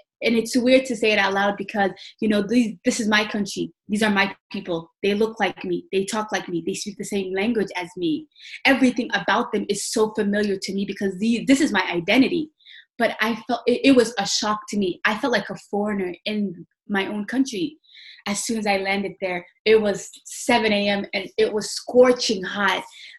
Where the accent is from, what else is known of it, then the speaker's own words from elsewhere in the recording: United States; my Somali, you know, because I grew up in America, my Somali isn't as, you know, as good as it should be. When I speak, a lot of people can tell that I grew up in the States because my Somali isn't as dense